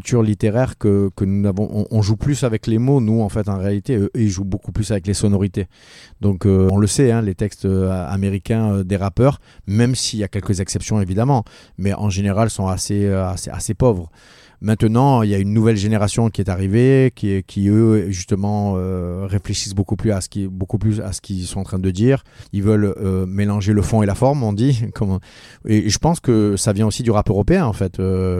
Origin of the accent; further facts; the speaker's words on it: France; faire cette soirée à Cannes en tant que Français et être le seul Français à jouer ce soir-là